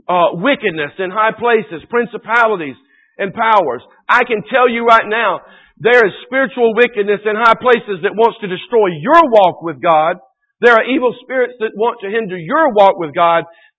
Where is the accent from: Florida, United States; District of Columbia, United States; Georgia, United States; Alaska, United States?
Georgia, United States; moved away as an adult; When we lived in Georgia, you know, I grew up in Georgia, lived there until we moved here 14 years ago.